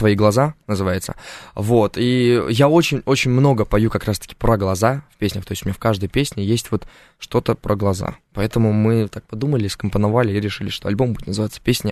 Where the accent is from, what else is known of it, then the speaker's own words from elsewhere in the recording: Uzbekistan; also born or lived in Turkmenistan; Я вообще родился я в Туркменистане, а вырос в Узбекистане. Но родина для меня Узбекистан, потому что я именно все мое осознанное детство прошло там.